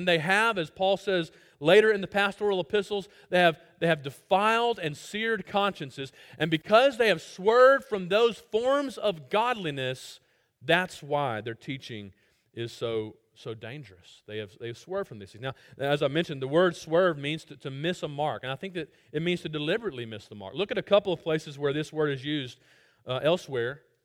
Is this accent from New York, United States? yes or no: no; Birmingham, Alabama, United States; There was a pastor near where I grew up in Birmingham, Alabama, that planted a church.